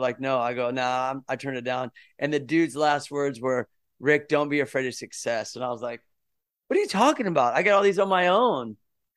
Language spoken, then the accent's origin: English; Midwest, United States; I just maybe me and you just got that in us because we're from